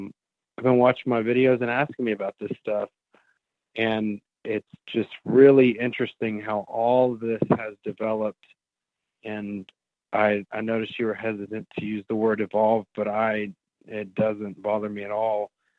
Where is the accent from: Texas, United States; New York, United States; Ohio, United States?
Texas, United States; Dallas; now in West Texas, United States; right now I'm located in West Texas, and I'm from Dallas, Fort Worth.